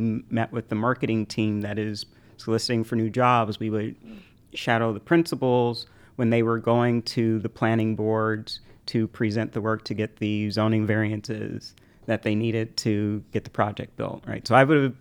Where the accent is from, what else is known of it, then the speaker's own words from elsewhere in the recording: Indianapolis, Indiana, United States; So I grew up in Indianapolis in the black part in Meridian Kessler, large forest center city, like it would have been green lined historically, but there was a section of it that was not. And so that was where we grew up.